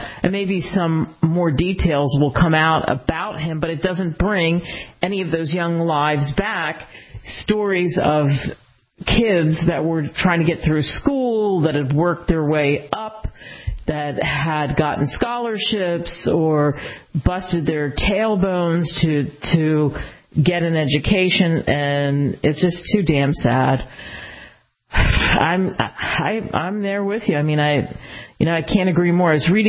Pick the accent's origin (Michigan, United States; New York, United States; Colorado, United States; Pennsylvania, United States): Pennsylvania, United States; I grew up outside of Philly, right?